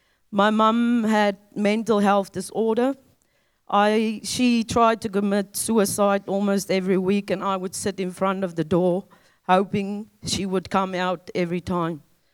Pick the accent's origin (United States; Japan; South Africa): South Africa; I grew up in South Africa.